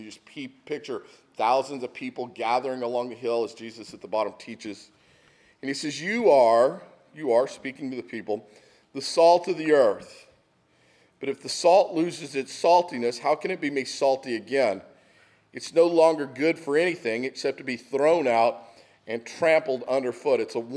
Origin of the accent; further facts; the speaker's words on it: Texas, United States; It makes me homesick is what it does. Those are my people growing up in Texas.